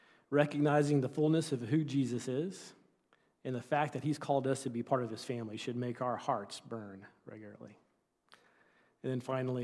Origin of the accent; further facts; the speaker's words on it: South Carolina, United States; now in Westford, United States; So this is the great state of South Carolina, my home state. And if you see this yellow pen here in the middle, that's where I grew up. It's a little bit north of Columbia, the capital.